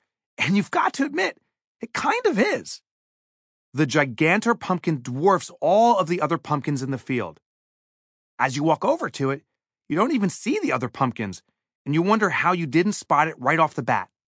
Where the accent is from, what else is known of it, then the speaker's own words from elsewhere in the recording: New Jersey, United States; I'm from New Jersey.